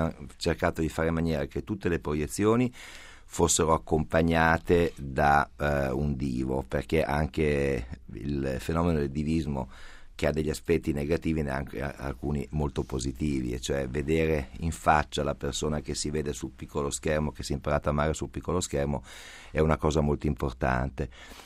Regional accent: Turin, Piedmont, Italy; poi lo dico da torinese

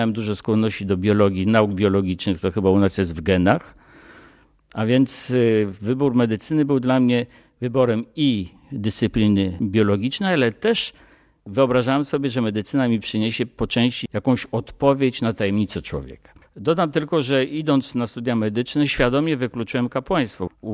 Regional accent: Greater Poland Voivodeship, Poland; also born or lived in Pruszków; Najwcześniejsze dzieciństwo spędziłem w Wielkopolsce u babci, w pobliżu Śremu. Później mieszkaliśmy pod Warszawą, w domu mojego stryja, w parafii Żbikowskiej, na przedmieściach Pruszkowa.

